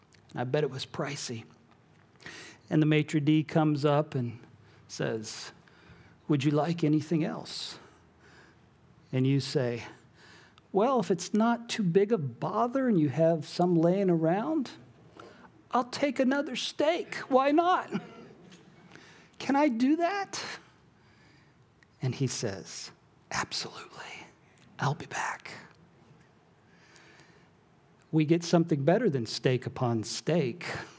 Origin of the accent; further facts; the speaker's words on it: United States; As an American, as a Mzungu, that means crazy white person, why would you come here